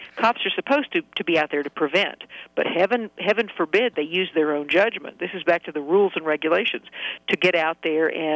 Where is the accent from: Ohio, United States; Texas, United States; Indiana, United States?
Texas, United States; now in New York, United States; I'm a Texan, but I'm living in New York.